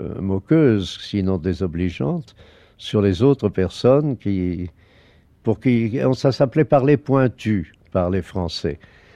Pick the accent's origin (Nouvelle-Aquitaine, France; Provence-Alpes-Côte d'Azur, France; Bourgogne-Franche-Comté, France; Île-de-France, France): Provence-Alpes-Côte d'Azur, France; Marseille; born there; Je suis né à Marseille en 1911, c'est-à-dire que je suis dans ma 80e année.